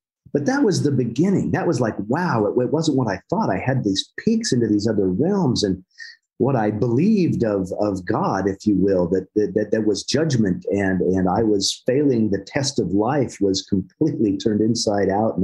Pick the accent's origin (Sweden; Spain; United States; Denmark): United States; Utah; I grew up here in the Rocky Mountains of Utah.